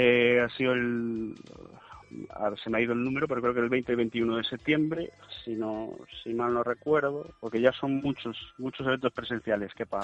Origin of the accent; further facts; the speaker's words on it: Russia; Spanish is a second language; yo sé hablar español e inglés, no puedo, siendo ruso, no puedo controlar España ya así.